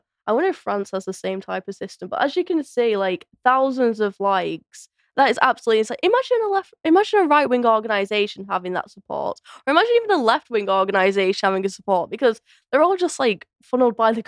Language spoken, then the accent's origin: English; United Kingdom; I don't think us as British people could get away with that. I think we're too sensible.